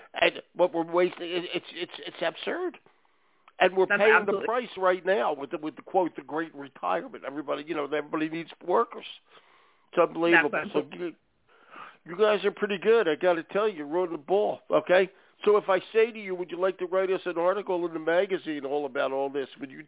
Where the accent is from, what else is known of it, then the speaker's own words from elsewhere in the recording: Philadelphia, Pennsylvania, United States; Well, I'm from Philly, so I can tell you this.